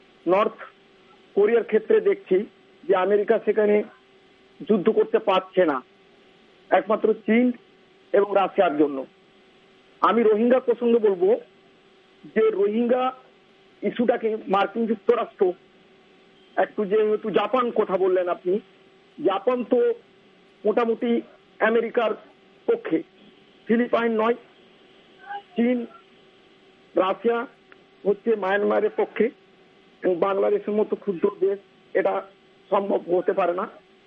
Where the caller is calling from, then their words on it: Bankura, West Bengal, India; আমি পশ্চিমবঙ্গের বাঁকুড়া ডিস্ট্রিক্ট